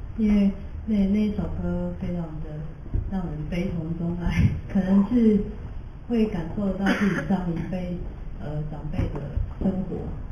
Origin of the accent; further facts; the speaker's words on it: Taiwan; first language Taiwanese Hokkien; Chinese is a second language; 实小时候都是讲台语，可是就是出来外面就是习惯会讲国语，但我到现在最近几年，我有觉得这个语言的部分，自己母语部分，就是需要一些发扬